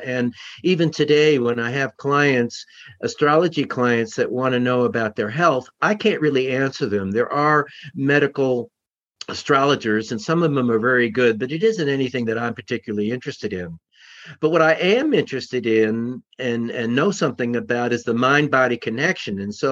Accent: Manhattan, New York, United States; but I grew up near you in Manhattan. My father was a cardiologist

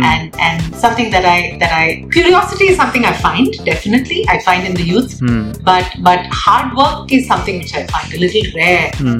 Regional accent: Kerala, India; I come from Kerala, so there's a lot of music in the house

